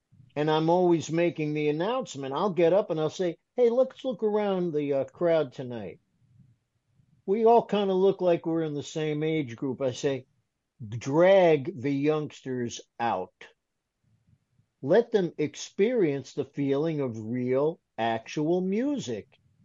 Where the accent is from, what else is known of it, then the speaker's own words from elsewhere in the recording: New York, United States; I feel so grateful that I grew up in the New York area where my heroes were accessible.